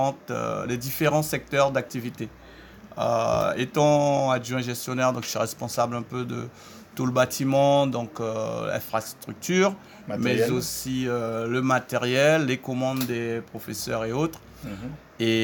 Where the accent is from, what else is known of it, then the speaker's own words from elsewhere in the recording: Saint-Laurent-du-Maroni, French Guiana; Non, je suis de Saint-Laurent, né à Saint-Laurent, voilà.